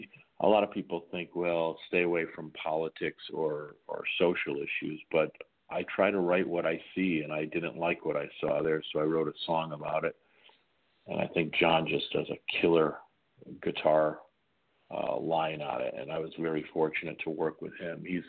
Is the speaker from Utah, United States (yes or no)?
no; Hartford, Connecticut, United States; And I do have a gig in Hartford, Connecticut, my hometown